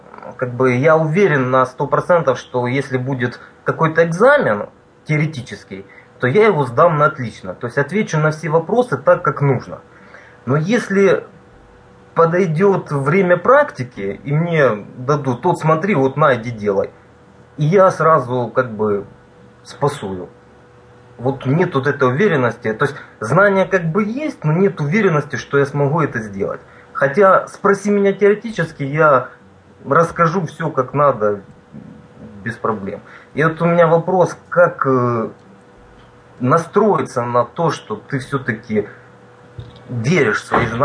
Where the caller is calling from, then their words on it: Kramatorsk, Donetsk Oblast, Ukraine; с Украины, город Краматорск.